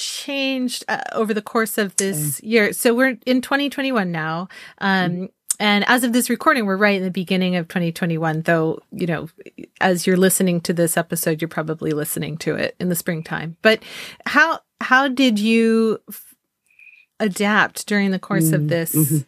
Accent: Ashland, United States; you live in my hometown where I grew up, where I no longer have any family. I'm no longer attached to Ashland, which is where you are.

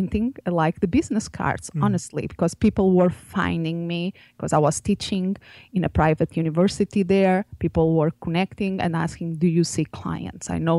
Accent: Portugal; English is a second language; I still remember in Portugal, I'm originally from Portugal, and I did my psychology studies there.

